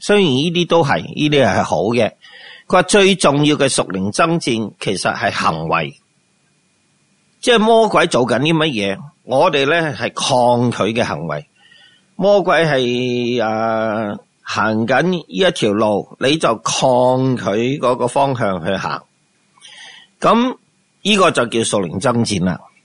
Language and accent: Cantonese; China; 特别我哋中国人要学嘅功课